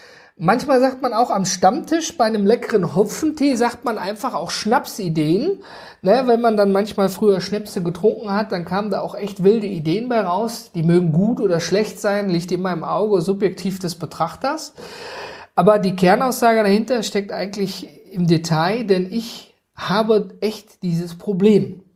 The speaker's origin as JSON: {"language": "German", "region": "North Rhine-Westphalia", "country": "Germany", "said": "Ich komme aus dem Ruhrgebiet, wir sind da sehr einfach gestrickt"}